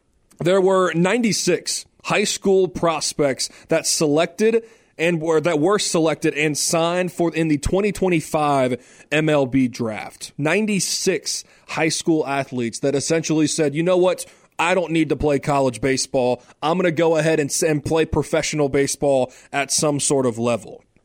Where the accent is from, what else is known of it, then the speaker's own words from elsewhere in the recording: Gwinnett, Georgia, United States; I'm from Gwinnett, Georgia. I follow the Gwinnett Stripers.